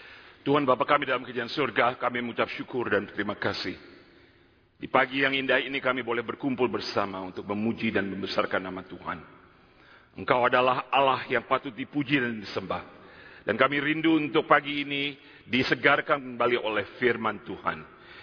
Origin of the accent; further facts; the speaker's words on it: Indonesia; moved away as an adult; Saya lahir dan dibesarkan di Indonesia, tetapi kemudian kami dikirim dan berangkat ke Amerika sesudah selesai SMA.